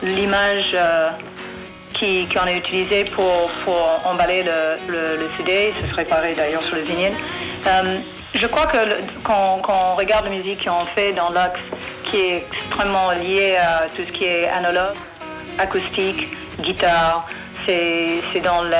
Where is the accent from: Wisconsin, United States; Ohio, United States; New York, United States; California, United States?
New York, United States; mon enfance à New York